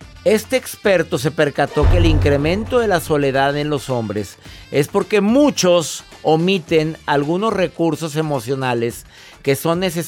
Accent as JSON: {"language": "Spanish", "country": "Mexico", "said": "mire, le voy a explicar, soy mexicano, se abre así."}